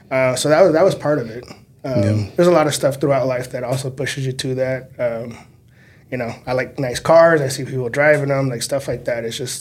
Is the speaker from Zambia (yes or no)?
no; Omaha, Nebraska, United States; Grew up in South Omaha. Went to Spring Lake, Norris, South High. You know, the usual if you grew up in South Omaha.